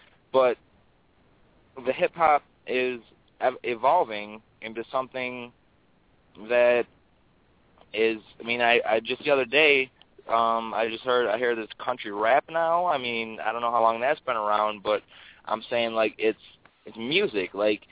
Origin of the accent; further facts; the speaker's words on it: Michigan, United States; I'm from Michigan, and my idol is … man, and he's still to this day.